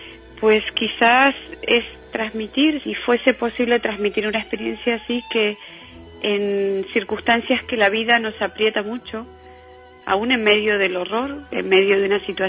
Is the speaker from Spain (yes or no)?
no; Argentina; born or raised there